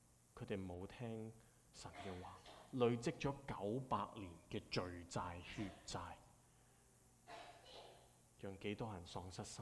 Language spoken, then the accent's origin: Cantonese; Hong Kong; 喺我哋香港人認知嘅文化方面，係咪啊？